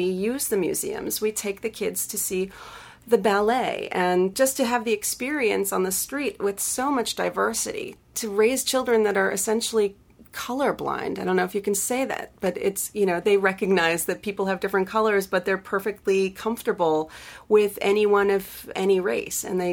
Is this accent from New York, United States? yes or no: yes; New York City, New York, United States; I'm often told by others that I have to forget that I'm a New Yorker to do any of this work whatsoever